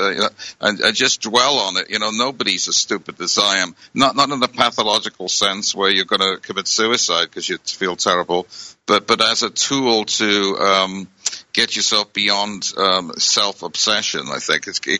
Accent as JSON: {"language": "English", "country": "United Kingdom", "said": "When I was living in Eastbourne in Britain, I'm originally from Britain"}